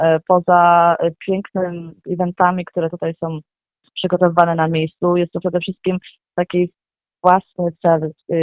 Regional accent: Rzezawa, Lesser Poland, Poland; pochodzę z parafii Rzezawa. Jest to miejscowość w województwie małopolskim, dieceza Tarnowska.

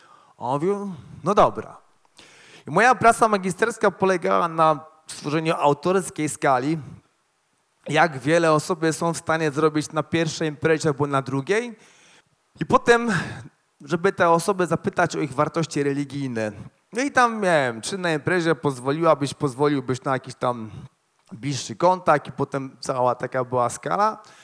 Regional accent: Warsaw, Masovian Voivodeship, Poland; Ja pochodzę z Warszawy, studiowałem przy seminarium w Warszawie socjologię.

